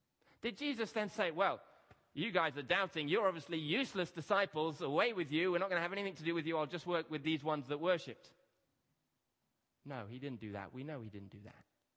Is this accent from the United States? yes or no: no; Kenya; When I was growing up in my garden, and I grew up in Kenya, we used to have a number of trees